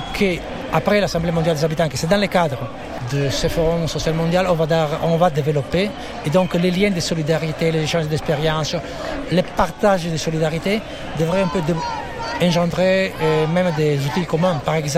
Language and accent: French; Italy; Moi, je suis italienne